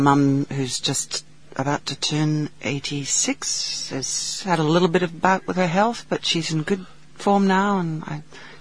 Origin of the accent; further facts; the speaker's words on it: Vancouver, British Columbia, Canada; moved away as an adult; also born or lived in Toronto; now in Australia; Oh, I was born outside of Toronto, but I grew up in Vancouver.